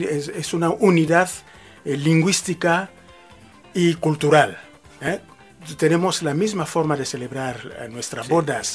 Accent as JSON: {"language": "Spanish", "region": "Kinshasa", "country": "DR Congo", "said": "sí, de Kinshasa, nacido en Kinshasa, soy de Kinshasa."}